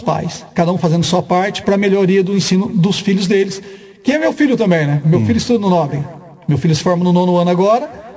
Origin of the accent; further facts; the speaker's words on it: Santa Maria, Brazil; como eu sou de Santa Maria, eu moro em Santa Maria